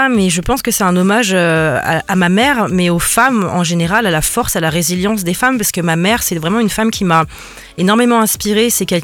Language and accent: French; France; la musique aussi du Ghana, le pays de ma mère, et puis de la musique française, puisqu'on est français et qu'on vit en France.